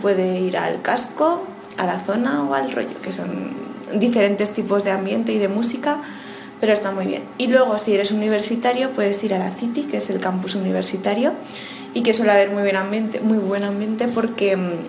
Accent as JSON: {"language": "Spanish", "town": "Zaragoza", "region": "Aragon", "country": "Spain", "said": "yo soy de Zaragoza. Zaragoza es una ciudad que está en el noreste de España y tiene unos 600.000 habitantes."}